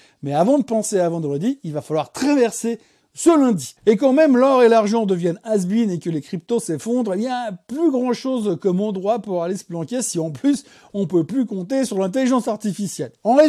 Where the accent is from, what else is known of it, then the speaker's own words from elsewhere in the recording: Switzerland; et puis chez nous en Suisse